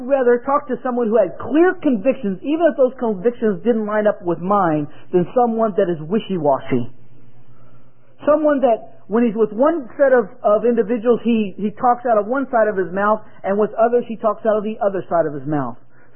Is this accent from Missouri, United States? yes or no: yes; Missouri, United States; I'm not from down south. I'm from Missouri, but that's fine. We drank iced tea in Missouri, too.